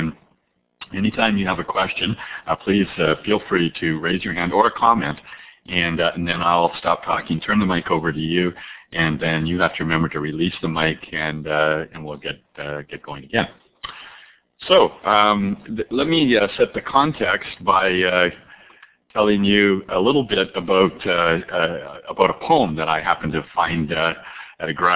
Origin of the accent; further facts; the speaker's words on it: Calgary, Alberta, Canada; bear in mind that I grew up in Calgary and heard cowboy poetry right when I was 2 years old